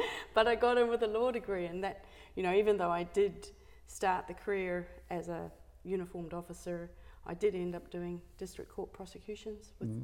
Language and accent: English; Nakuru, Nakuru County, Kenya; I was born in Kenya in Nakuru, and my father was a forester, which meant that we didn't live in the city. We grew up in the very remote backcountry